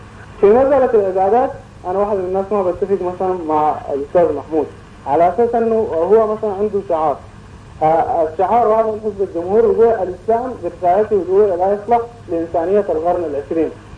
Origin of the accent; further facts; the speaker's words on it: Sudan; أم الشيوخ مثلا عندنا في السودان